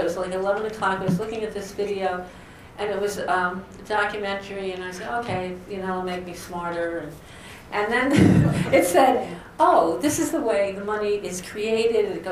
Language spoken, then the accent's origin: English; Illinois, United States; I come from Central Illinois